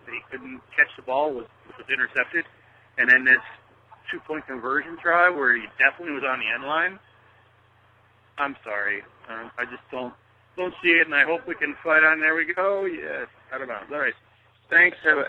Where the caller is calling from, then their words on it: Florida, United States; Hey, Ryan, Coach … from Florida